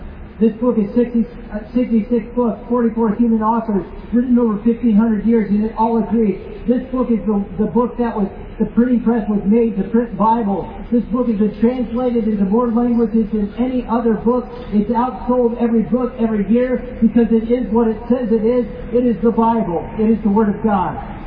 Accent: United States; now in Scotland; I do have Scottish nationality in that I have become a citizen of this nation, but I am an American because I was born an American.

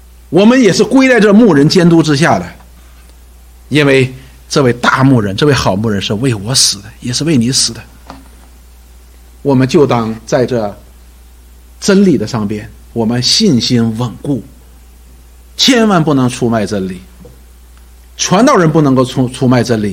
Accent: China; 实际作为我们中国人来说，我不知道现在年轻人怎么看

